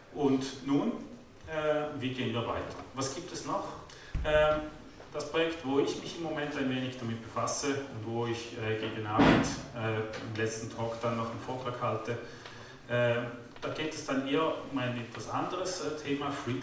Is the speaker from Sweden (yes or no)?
no; Switzerland; vor allem wir auch als Schweizer und als Bürger, die das Ganze natürlich auch bezahlen.